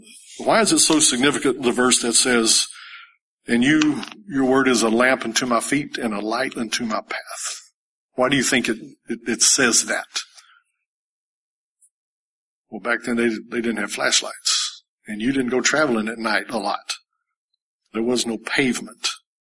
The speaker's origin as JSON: {"language": "English", "region": "Bible Belt", "country": "United States", "tie": "born or raised there", "said": "We grew up in the Bible Belt, and they believe in the Bible, and they believe in the belt."}